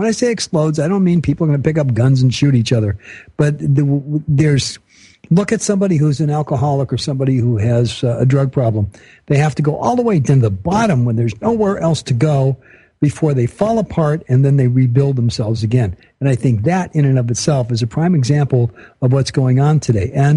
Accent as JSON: {"language": "English", "town": "Los Angeles", "region": "California", "country": "United States", "said": "I grew up in a world that was nothing like this. And I'm from the Los Angeles area."}